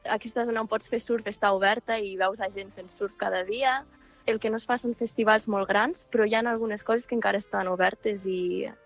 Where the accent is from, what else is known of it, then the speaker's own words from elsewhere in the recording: Lleida, Catalonia, Spain; now in Germany; o almenys jo, que sóc de Lleida i allí no hi plou cada dia.